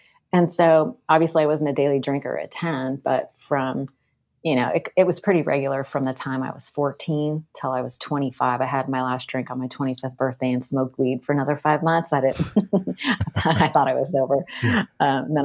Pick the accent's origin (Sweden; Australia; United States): United States; California; accent: southern; So I have a little southern accent for no reason.